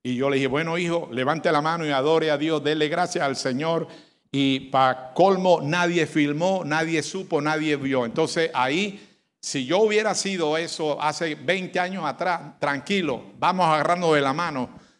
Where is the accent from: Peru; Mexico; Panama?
Panama; porque soy panameño y amo mi nación